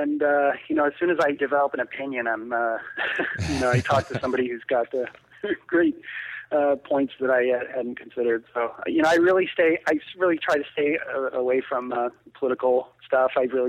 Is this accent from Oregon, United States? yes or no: yes; Eugene, Oregon, United States; I mean, I think I've sold more of my racks to Japan than to here in my hometown, Eugene.